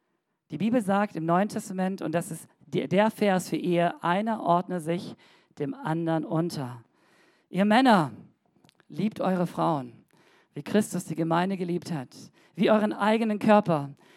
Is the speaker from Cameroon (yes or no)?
yes; Cameroon; Ich bin in Kamerun groß geworden und gelegentlich waren wir in Nordkamerun.